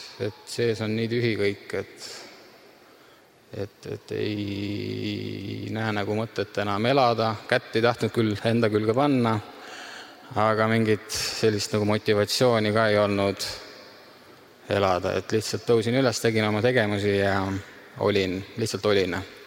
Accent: Tallinn, Harju County, Estonia; sündinud ja kasvanud Tallinnas, mitte kristlikus perest pärit

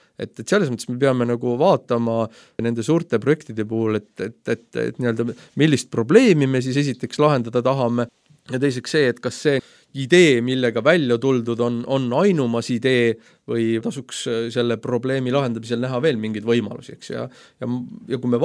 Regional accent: Southeast Estonia, Estonia; ma olen pärit Kagu-Eestist.

